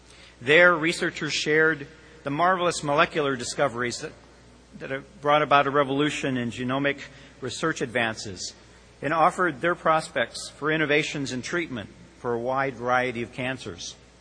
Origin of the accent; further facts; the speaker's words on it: Canada; I'm not an African American. I'm Canadian.